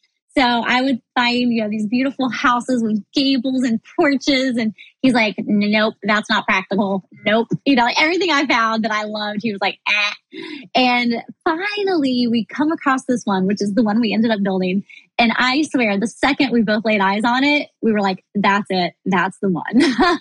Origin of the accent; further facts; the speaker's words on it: Missouri, United States; now in Florida, United States; It's not like out in, you know, where I grew up in Missouri, where there's just, you know, you want land, you go get it.